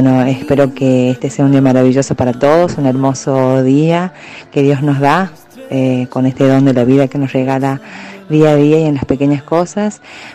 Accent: Monteros, Tucumán, Argentina; de Monteros, Tucumán, y desde ya muchas gracias

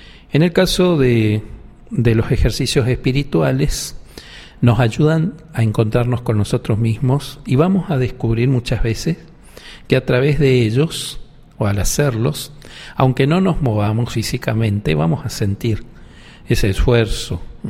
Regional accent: Itatí, Corrientes, Argentina; now in Córdoba, Argentina; Soy correntino, nacido en Itatí. Vivo aquí en Córdoba, soy jesuita, sacerdote jesuita.

